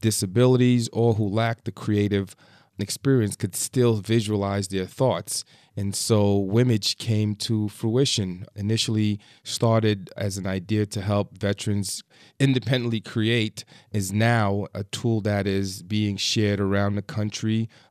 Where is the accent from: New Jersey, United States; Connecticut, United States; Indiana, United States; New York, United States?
New York, United States; Bronx; Originally, I grew up in the Bronx, and I just remember growing up in the Bronx and not actually recognizing that art is something that I should have any engagement